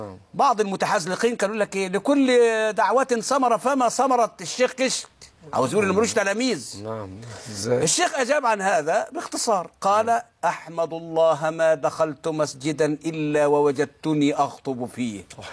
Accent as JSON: {"language": "Arabic", "region": "Dakahlia", "country": "Egypt", "tie": "born or raised there", "said": "وبدأت الخطابة في قريتي 100 عنطر مركز طلقة تقهلية في 16، وأنا طالب في الثانية الثانوية."}